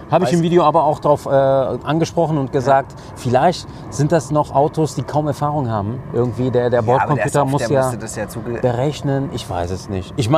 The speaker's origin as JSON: {"language": "German", "town": "Cologne", "region": "North Rhine-Westphalia", "country": "Germany", "said": "Ich als Kölner natürlich"}